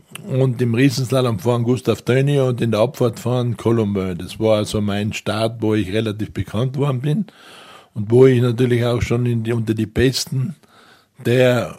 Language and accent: German; Lienz, Tyrol, Austria; Ich bin aufgewachsen in Lienz, bin dann in Lienz in die Schule gegangen und bin dann in die Hauptschule in Lienz auch gegangen.